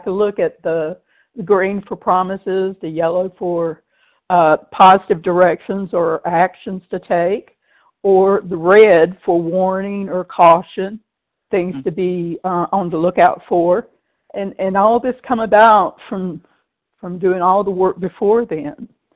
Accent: Florida, United States; I am from Florida

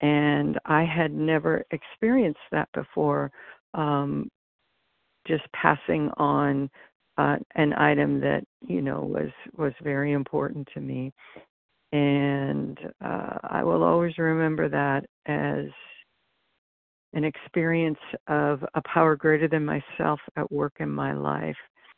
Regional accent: California, United States; I am from California.

